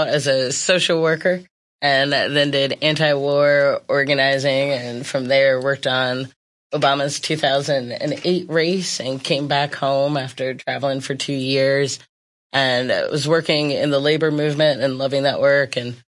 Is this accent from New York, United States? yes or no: no; Hagerstown, Maryland, United States; I'm from Hagerstown, Maryland.